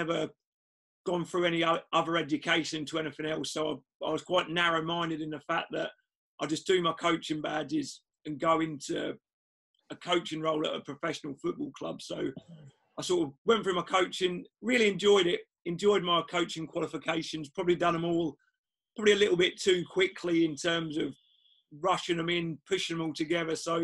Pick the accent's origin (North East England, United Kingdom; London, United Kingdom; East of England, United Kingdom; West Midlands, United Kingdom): East of England, United Kingdom; I grew up near Cambridge, so he took me to the Abbey Stadium to watch Cambridge United play.